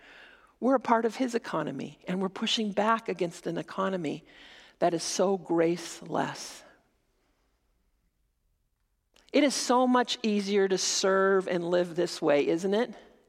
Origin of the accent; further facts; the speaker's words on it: Denver, Colorado, United States; I know, okay, I'm just going to tell you, I'm from Denver. I'm a dual citizen. Don't hold it against me.